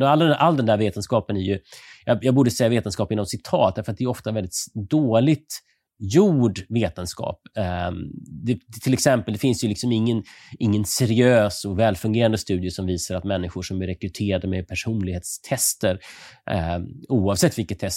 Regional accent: Sweden; Helt chockerande tycker man som svensk då

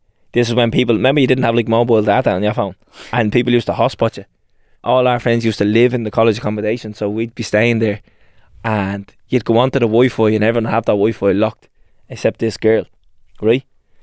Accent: Dublin, Leinster, Ireland; we're both from Dublin.

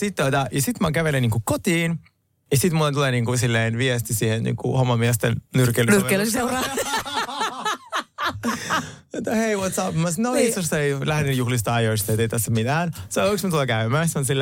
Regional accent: Kuopio, North Savo, Finland; Niin siis sä oot jostain syystä minun kotikaupungissa.

